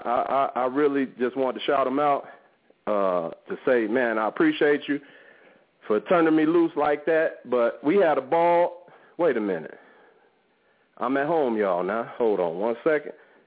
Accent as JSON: {"language": "English", "town": "Chicago", "region": "Illinois", "country": "United States", "said": "And I was like, man, I'm from Chicago."}